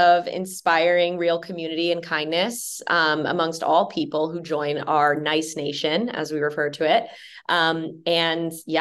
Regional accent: New Jersey, United States; Yeah. So I grew up in New Jersey. I went to a school in New Jersey.

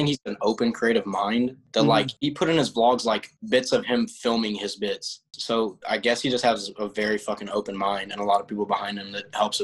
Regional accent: Dallas, Texas, United States; I'm from Texas. I'm from Dallas, Texas.

